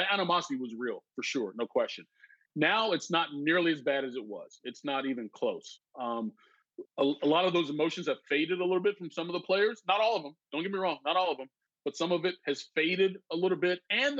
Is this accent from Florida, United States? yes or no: no; Kentucky, United States; whether it's in Northeast or in Kentucky where I grew up or even in California.